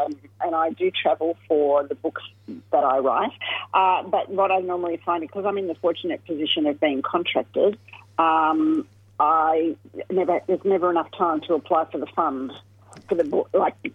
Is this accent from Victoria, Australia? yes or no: yes; Geelong, Victoria, Australia; Well, we're from Geelong, so we have to travel up.